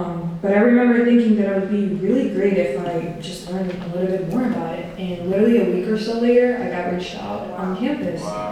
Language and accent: English; Ukraine; And yeah, so I come from Ukraine and I grew up there my whole life.